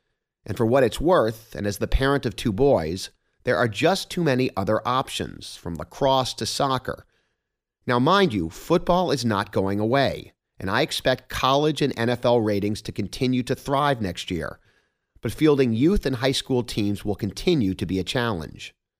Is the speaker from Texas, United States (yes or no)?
yes; Houston, Texas, United States; And that's not only because I'm from Houston and hate the Lakers.